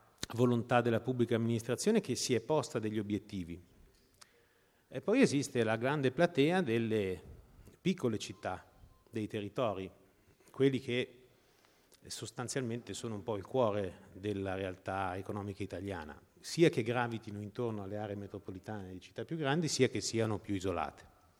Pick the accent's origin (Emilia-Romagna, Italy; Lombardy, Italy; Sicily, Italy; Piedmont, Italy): Lombardy, Italy; Mantua; born there; io sono nato a Mantova, Sabbioneta